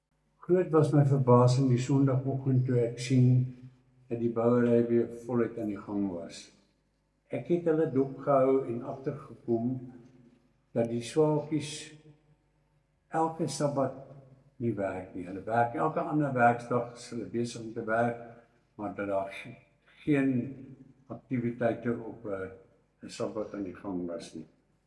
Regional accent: Tzaneen, Limpopo, South Africa; ek is van Tzaneen in Limpopo.

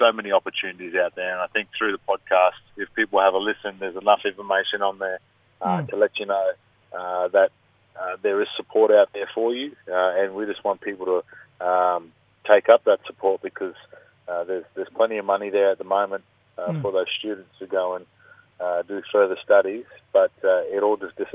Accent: Townsville, Queensland, Australia; also born or lived in Yam Island; now in Minden, Australia; We're a Cool Cut Gold mob. So, yeah, that's where I'm from. Grew up in Townsville

